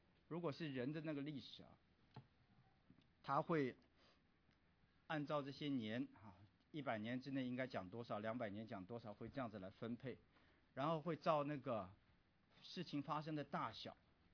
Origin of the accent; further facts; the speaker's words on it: Taiwan; 像我们从台湾来的男孩子以前当过兵哈，受过那个军训哈